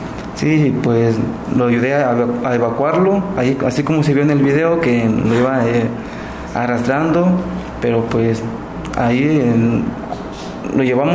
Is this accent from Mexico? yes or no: yes; Cochoapa, Guerrero, Mexico; Soy originario de Cochuapa o Metepec, Guerrero